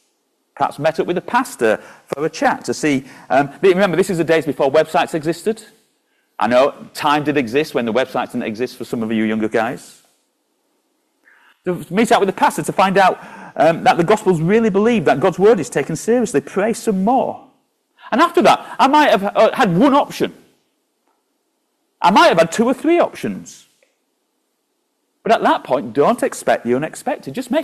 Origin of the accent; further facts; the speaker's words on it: Yorkshire and the Humber, United Kingdom; as a Yorkshireman, it's hard for me to say